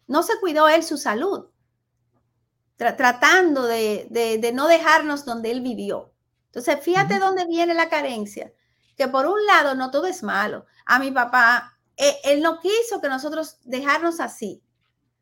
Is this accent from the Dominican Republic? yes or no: yes; Dominican Republic; Como somos dominicanos